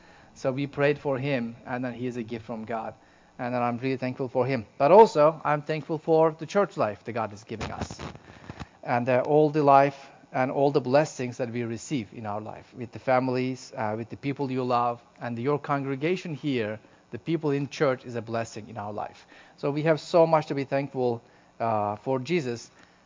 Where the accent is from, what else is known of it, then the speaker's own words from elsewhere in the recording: Turkey; It's named after my country. So, I'm from Turkey. And yes, we have turkey in Turkey.